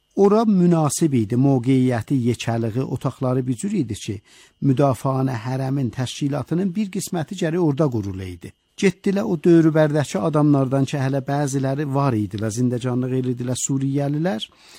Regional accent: Iran; Dedik, biz İranlıyıq.

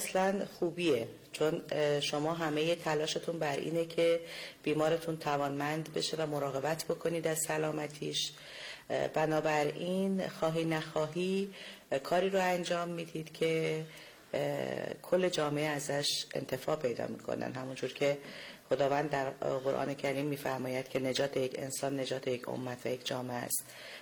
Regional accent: Gonbad-e Kavus, Golestan, Iran; گنبد برای هر کسی که گنبدی زیباترین شهر دنیاست، جای دیدنی زیاد داره.

